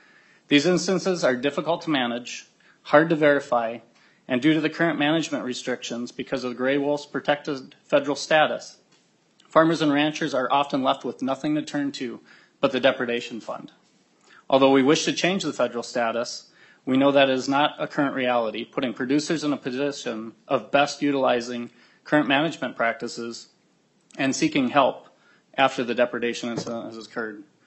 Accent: Minnesota, United States; I'm from Cass County and serve on the Minnesota Farm Bureau Board of Directors.

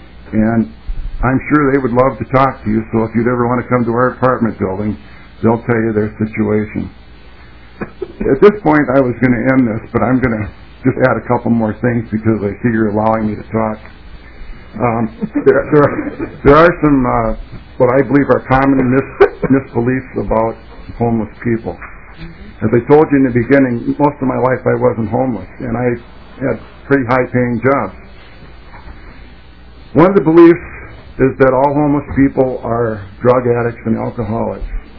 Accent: St. Paul, Minnesota, United States; I grew up here in St. Paul. … Specifically, I'm from the West 7th Street area. I went to Monroe High School, and I am a lifelong resident of Minnesota.

